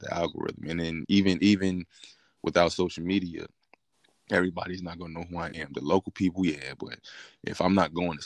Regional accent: Brooklyn, New York, United States; Like, I was born and raised in Brooklyn overall, but I started out in Bed-Stuy first, and then like when I at 15 I moved to East New York, which was even more dangerous than Bed-Stuy

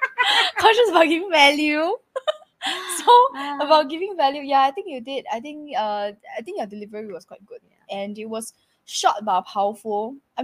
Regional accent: Singapore; no, I'm Singaporean.

